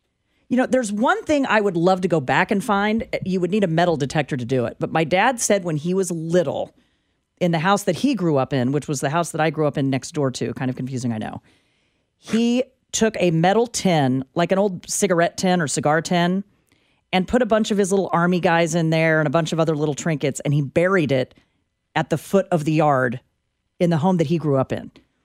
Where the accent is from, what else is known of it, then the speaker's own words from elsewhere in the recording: Topeka, Kansas, United States; In my old attic where I grew up on Kansas Avenue in Topeka